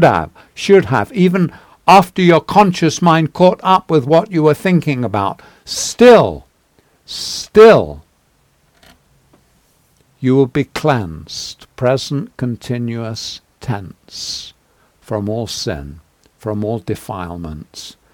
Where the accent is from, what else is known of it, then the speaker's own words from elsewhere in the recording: London, United Kingdom; Now, I came from London.